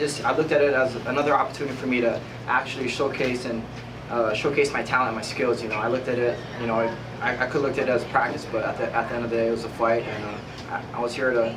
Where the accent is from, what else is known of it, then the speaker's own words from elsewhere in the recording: Waianae, Hawaii, United States; You know, I'm from Waianae, Hawaii. I've been on here since right after high school, you know